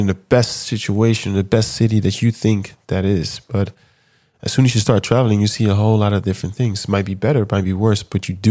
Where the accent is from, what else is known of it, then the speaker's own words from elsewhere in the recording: Amsterdam, North Holland, Netherlands; English is a second language; Born and raised. Amsterdam.